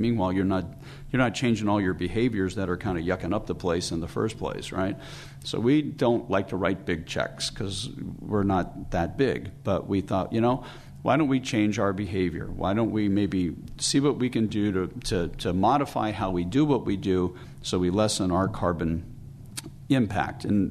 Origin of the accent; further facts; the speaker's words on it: San Francisco, California, United States; I grew up here in San Francisco, ran into Bill Kempton at a time when he was just getting going.